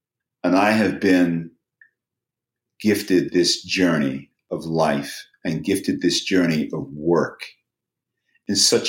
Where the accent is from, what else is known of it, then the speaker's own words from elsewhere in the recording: Lewisham, London, United Kingdom; It's a wonderful thing that I don't necessarily sound like I am from Lewisham, but it's also a wonderful thing that I could sound that I am from Lewisham if and when an opportunity arose.